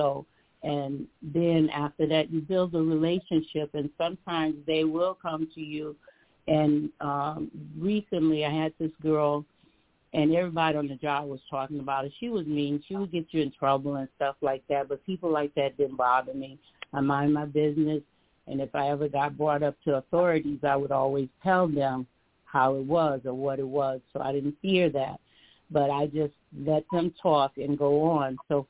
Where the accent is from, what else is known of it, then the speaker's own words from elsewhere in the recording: Alabama, United States; I'm from Alabama, and he would always, even if he was sitting on the porch or whatever, he'd just wait.